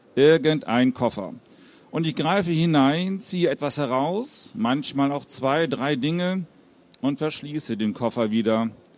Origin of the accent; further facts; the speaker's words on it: Schleswig-Holstein, Germany; Ich komme aus der Nähe von Heide, auch an der Westküste Schleswig-Holsteins.